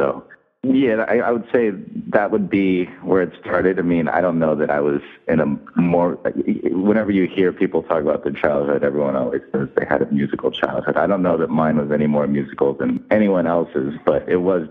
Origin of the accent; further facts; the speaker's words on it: Atlanta, Georgia, United States; I grew up in Atlanta, and there was a radio show on the Georgia Tech student-run station called The Breaks